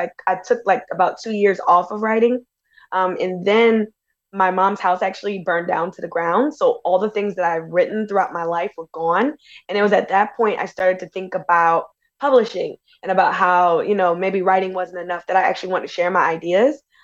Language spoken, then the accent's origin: English; New Orleans, Louisiana, United States; So as you said, I'm from New Orleans, and writing is a big part of like our city's culture